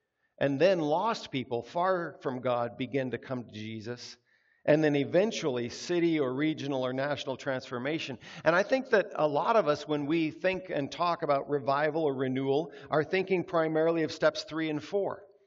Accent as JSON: {"language": "English", "country": "United States", "lives_now": "Canada", "said": "I'm an American citizen who's lived in Canada for 30-some-odd years, and finally this last year I bit the bullet and I took out Canadian citizenship."}